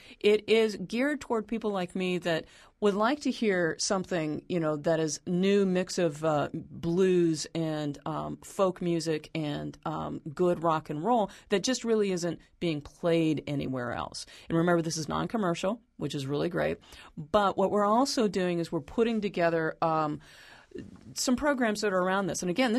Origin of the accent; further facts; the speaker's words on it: Texas, United States; accent: New Mexican; here comes my New Mexican accent, sort of kind of from Texas